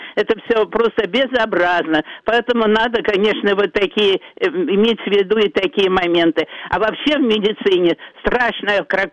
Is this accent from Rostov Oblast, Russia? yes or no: no; Moscow, Russia; я коренная москвичка, все свои 70 лет живу в Москве.